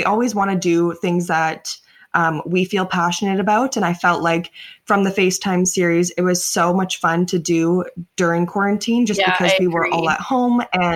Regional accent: Canada; We are all from Canada

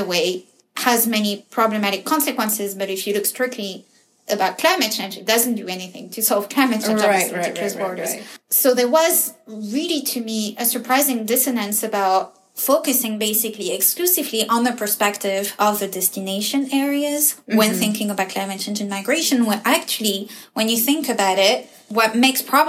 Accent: France; so I'm from France

